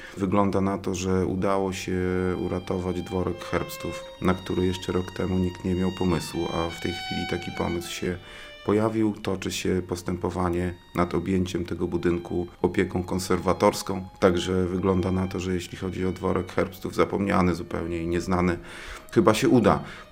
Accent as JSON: {"language": "Polish", "town": "Białystok", "region": "Podlaskie Voivodeship", "country": "Poland", "tie": "born or raised there", "said": "mam tam dom, mieszkam na Skorupach od nieco ponad 10 lat. Natomiast ja jestem chłopak z bloku, wychowałem się w blokowiskach Białegostoku. Mieszkałem na osiedlu Piasta, no i ponad 10 lat temu przeprowadziłem się, można powiedzieć, na drugą stronę do listówki z osiedla Piasta na Skorupy."}